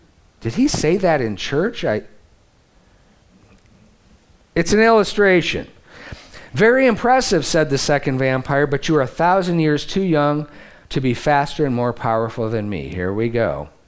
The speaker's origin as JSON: {"language": "English", "country": "United States", "said": "You know, I'm from the Midwest, so it's a little dark."}